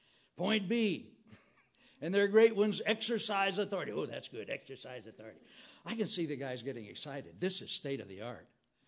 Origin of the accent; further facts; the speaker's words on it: United States; And you see, I live in the United States. I'm actually a member of the kingdom of God. I'm an American by accident.